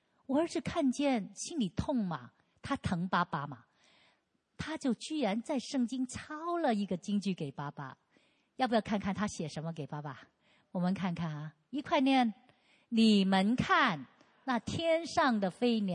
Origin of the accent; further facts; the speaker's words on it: Guangdong, China; accent: Cantonese; 我们广东话有三个叉烧好过生你啊